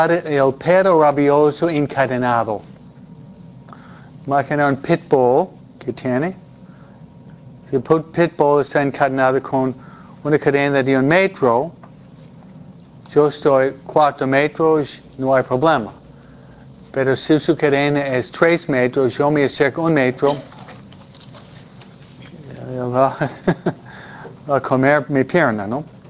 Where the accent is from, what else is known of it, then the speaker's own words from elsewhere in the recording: Detroit, Michigan, United States; born there; Viajé después de mi ordenación a Detroit, Michigan, donde yo nací.